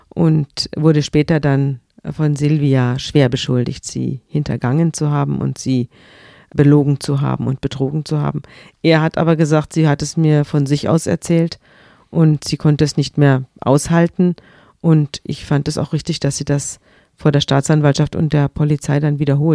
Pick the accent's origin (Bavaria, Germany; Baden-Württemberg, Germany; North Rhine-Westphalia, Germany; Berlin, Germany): Bavaria, Germany; Munich; ich kenne diese Lokale alle, ich komme ja aus München, deswegen ist mir das alles sehr wohl bekannt, auch die Kaulbachstraße und so, auch Pöcking.